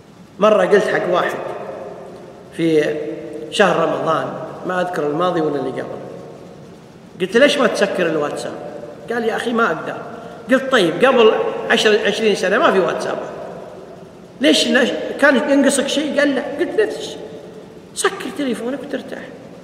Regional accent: Kuwait; عندنا في الكويت

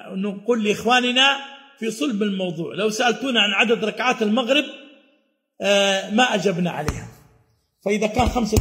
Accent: Saudi Arabia; عندنا في السعودية

